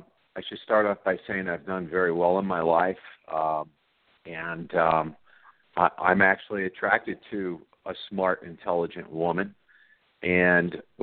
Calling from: New York City, New York, United States; I'm calling from New York City.

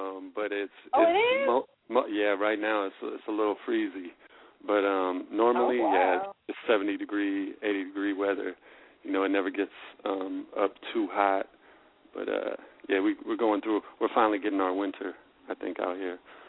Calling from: Oakland, California, United States; I'm calling from Oakland, California.

